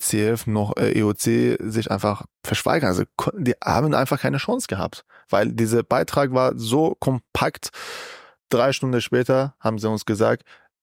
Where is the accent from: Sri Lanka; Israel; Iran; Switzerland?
Iran; now in Germany; weil ich komme aus dem Kampf aus dem Iran, da habe ich gewonnen, dann komme ich hierher